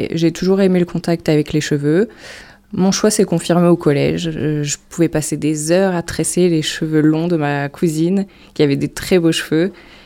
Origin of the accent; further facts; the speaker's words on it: Hauts-de-France, France; born there; j'ai 37 ans, je suis maman de deux filles, je suis née dans le Pas-de-Calais